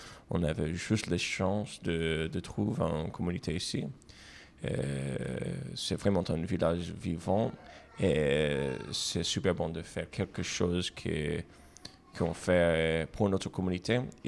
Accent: Brooklyn, New York, United States; accent: American; French is a second language; also born or lived in New Jersey; now in France; je suis aussi immigrant américain, c'est ça mon accent. Moi, je viens de Brooklyn, de le quartier qui s'appelle Coney Island. C'est la grande ville. Et après, on a habité pour presque 10 ans à New Jersey

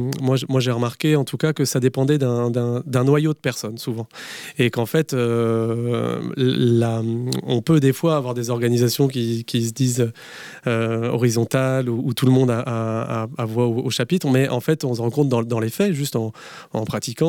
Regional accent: Plougastel-Daoulas, Brittany, France; Alors moi je viens de Plougastel d'Aoulas, je suis citoyen de Plougastel d'Aoulas

